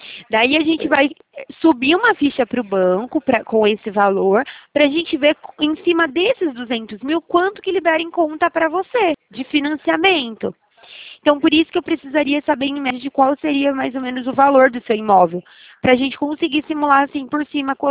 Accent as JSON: {"language": "Portuguese", "town": "Araras", "region": "São Paulo", "country": "Brazil", "said": "Eu sou daqui de Araras mesmo."}